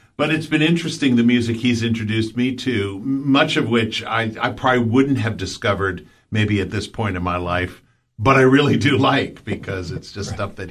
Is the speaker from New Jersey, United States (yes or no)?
yes; New Jersey, United States; You know, I mentioned I was from Jersey originally, so, you know, we're contractually obligated to listen to … all the time